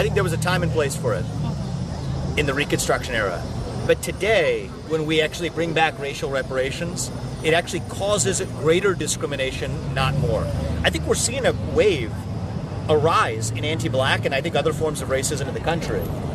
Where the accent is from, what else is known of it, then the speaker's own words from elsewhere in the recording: United States; I am an American who is actually here to listen to the views of people who disagree with me.